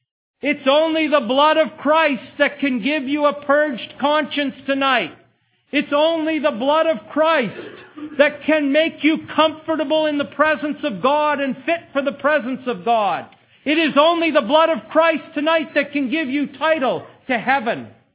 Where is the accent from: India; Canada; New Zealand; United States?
Canada; I grew up in Canada where we studied a lot of Shakespeare